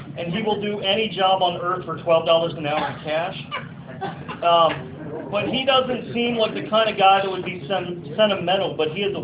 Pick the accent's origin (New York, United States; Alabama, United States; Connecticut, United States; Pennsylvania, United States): Pennsylvania, United States; I grew up in Pennsylvania, so.